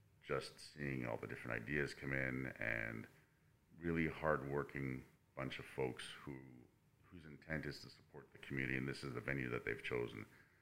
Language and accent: English; Fort McMurray, Alberta, Canada; that's why I found growing up in Fort McMurray, everyone's quite generous with their time as much as they can be for a working town.